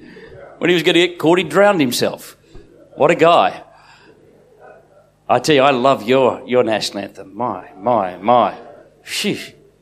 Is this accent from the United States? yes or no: no; Australia; I love being an Aussie